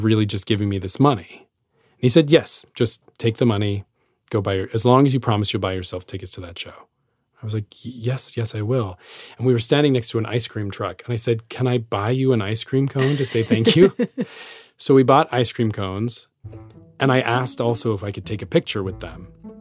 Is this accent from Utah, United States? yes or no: yes; Utah, United States; And I'm this kid from Utah